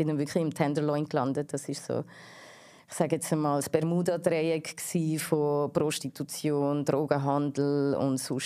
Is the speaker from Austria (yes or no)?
no; Effretikon, Zurich, Switzerland; Also ich bin von Efretikon.